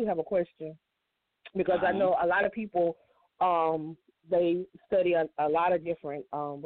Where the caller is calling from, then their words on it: Myrtle Beach, South Carolina, United States; Hello, is this me … from Myrtle Beach, maybe?